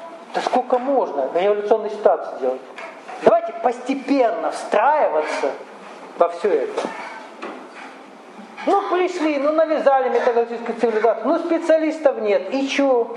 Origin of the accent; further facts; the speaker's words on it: North Caucasus, Russia; Я сам вырос в Кавказской республике, где жил 3 нации базовых. Включая русскую. Совершенно разными видами языков.